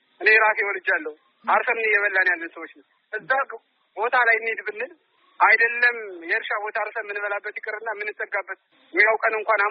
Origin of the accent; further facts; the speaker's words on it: Benishangul-Gumuz, Ethiopia; እኔ አሁን ተወልጄ ያደግኩት ቤንሻንጉል ውስጥ ነው። አባቴ የደጋዳሞት ሰው ነው። እትብቴ ግን ያለው ጉባ ወረዳ ላይ ነው።